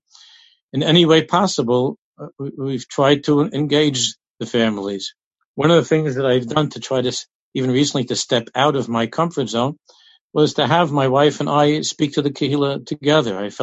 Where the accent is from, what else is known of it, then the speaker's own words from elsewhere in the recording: New York, United States; I think that I grew up in New York in the late 50s, early 60s, and I grew up.